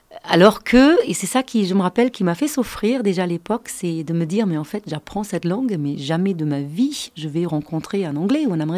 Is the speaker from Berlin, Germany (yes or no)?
yes; Berlin, Germany; born or raised there; French is a second language